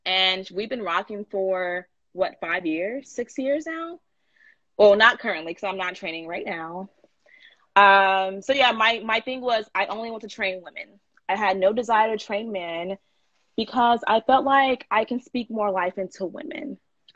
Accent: Oakland, California, United States; moved away as an adult; now in Houston, United States; I'm from Cali. So born and raised in Cali, Oakland to be exact. I came to Houston for college and I never left after.

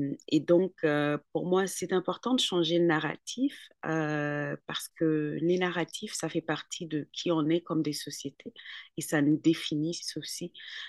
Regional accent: Niger; J'ai vécu au Niger, j'ai grandi au Niger. Ma grand-mère, donc moi j'ai grandi dans les années 90.

